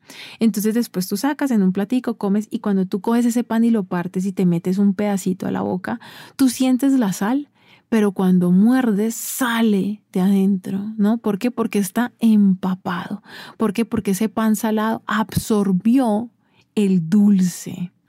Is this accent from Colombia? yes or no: yes; Cali, Valle del Cauca, Colombia; Yo soy de Cali, del Valle, ¿no? Un departamento de Colombia.